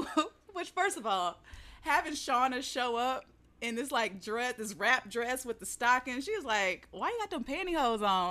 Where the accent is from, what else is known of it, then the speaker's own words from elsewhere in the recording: the South, United States; because I, like, growing up in the South and spending, like, my early 20s, going out to the clubs with my friends.